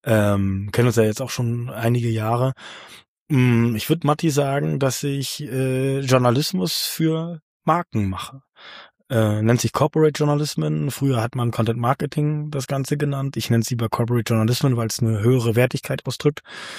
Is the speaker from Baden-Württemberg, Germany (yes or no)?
no; Mecklenburg-Vorpommern, Germany; Ich bin in einem ganz kleinen Dorf aufgewachsen, in der Nähe von Rostock, 15 Kilometer. Keine wirkliche Busverbindung, 300 Einwohner, tatsächlich wie im Klischee mehr Kühe gefühlt als Menschen.